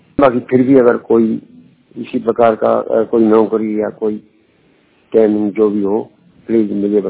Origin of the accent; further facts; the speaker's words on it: Ballabhgarh, Haryana, India; मैं मल्लभगढ़ फरीदाबाद का रहने वाला हूँ।